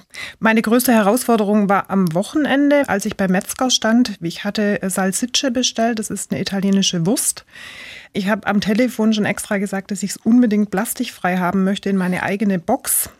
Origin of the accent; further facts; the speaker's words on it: Baden-Württemberg, Germany; Wir sind auf der Schwäbischen Alb aufgewachsen in einem kleinen Kuhkaff und waren da sehr, sehr viel draußen, ja.